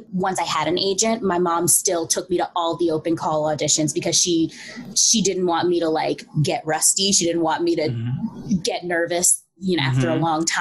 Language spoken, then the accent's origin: English; Columbia, Maryland, United States; Well, I grew up in Maryland, mostly in Maryland. My dad was in the Navy, so we moved around a bunch. But I always claim Columbia, Maryland as my home base.